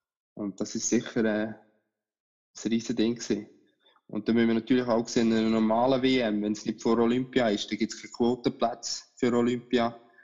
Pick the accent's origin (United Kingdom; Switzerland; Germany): Switzerland; Und ich sage, als Schweizer, du musst das grosse Denken musst du haben